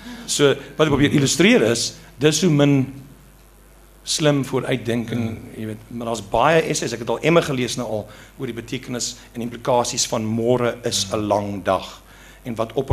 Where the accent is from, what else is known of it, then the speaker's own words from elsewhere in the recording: Eastern Cape, South Africa; ek kom van die Ooskaap, waar ek groot geword